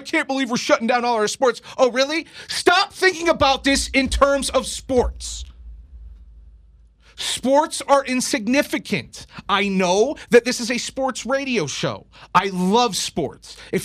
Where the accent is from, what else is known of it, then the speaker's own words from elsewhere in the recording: Indiana, United States; Is it because that I'm from Indiana?